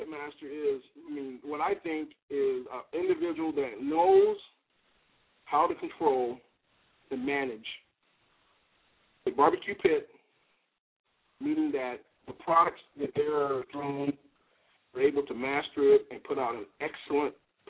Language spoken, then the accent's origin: English; Iowa, United States; You know, I'm from Iowa, man, and so, you know, I've cooked everything.